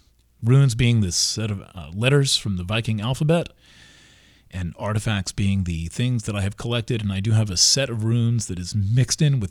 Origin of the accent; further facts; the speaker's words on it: Kingston, New York, United States; from Kingston, New York, on the winter solstice of 2015.